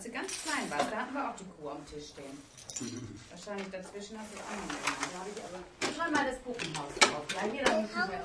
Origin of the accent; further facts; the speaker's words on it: Rhineland, Germany; Ich komme aus dem Rheinland, die sind viel lebhafter.